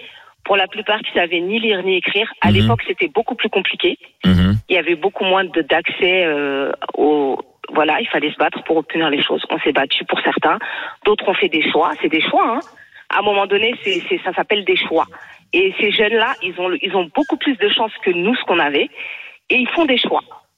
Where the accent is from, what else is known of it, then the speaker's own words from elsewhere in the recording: Mantes-la-Jolie, Île-de-France, France; j'ai 40 ans, je vais avoir 40 ans aujourd'hui. Pourquoi aujourd'hui, j'ai grandi à Mantes-la-Jolie?